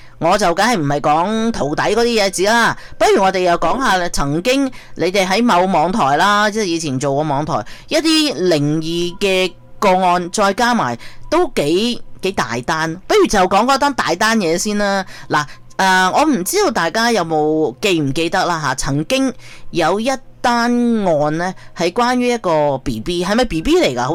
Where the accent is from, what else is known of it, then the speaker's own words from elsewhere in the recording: China; 即系我哋中国人啊咁样